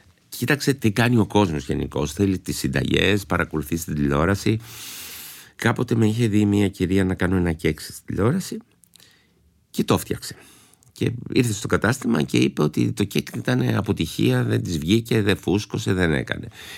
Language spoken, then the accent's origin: Greek; Istanbul, Turkey; λόγω που μεγάλωσα και στην Κωνσταντινούπολη